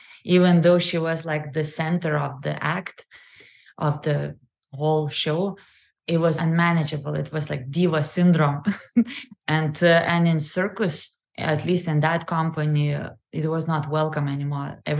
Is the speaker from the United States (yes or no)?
no; Lithuania; I grew up in Lithuania, and my mom is Russian